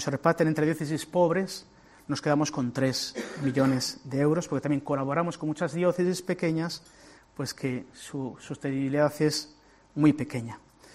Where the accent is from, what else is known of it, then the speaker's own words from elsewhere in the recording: Guernica, Basque Country, Spain; Piensen en la parroquia de sus pueblos, el de mi pueblo, Guernica.